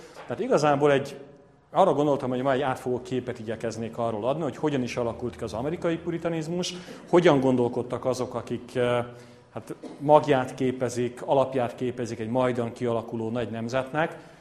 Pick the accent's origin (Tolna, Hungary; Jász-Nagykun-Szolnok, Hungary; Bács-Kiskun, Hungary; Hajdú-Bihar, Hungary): Hajdú-Bihar, Hungary; Debrecen; now in Budapest, Hungary; én ízig-vérig hajdúsági ember vagyok, Debrecenben születtem és nőttem fel, vagy hát Debrecenhez közel, inkább úgy mondanám, egy kisebb városban, de aztán Debrecenben éltem nagyon hosszú ideig, jelenleg Budapesten élek családommal.